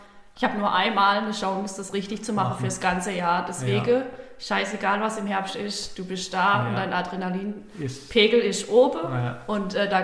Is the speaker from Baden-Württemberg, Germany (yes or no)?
yes; Baden-Württemberg, Germany; und grenzt auch schon an Waldshut-Tiengen, also ist schon relativ Südschwarzwald tief. Ja. Der Ort, wo ich herkomme, der liegt auch fast bei 1000 Meter Höhe, von dem her schon ziemlich weit oben.